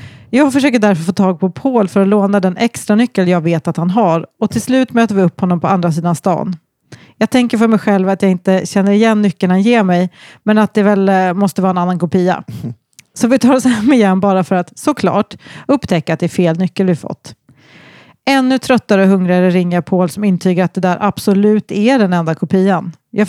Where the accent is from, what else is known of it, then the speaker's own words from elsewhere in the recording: Örnsköldsvik, Västernorrland County, Sweden; Jag kommer från Örnsköldsvik